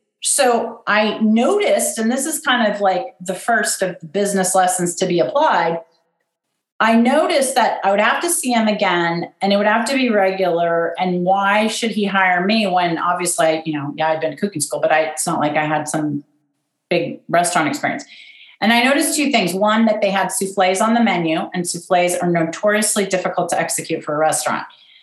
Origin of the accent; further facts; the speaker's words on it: Pasadena, California, United States; also born or lived in Washington, United States; I'm from Pasadena, California. I mean, I was born in DC